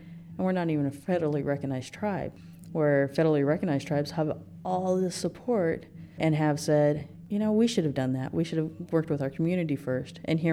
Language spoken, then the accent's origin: English; Grass Valley, California, United States; I was born here in Grass Valley, but I've lived up and down the state of California, so I usually just tell people I'm from California.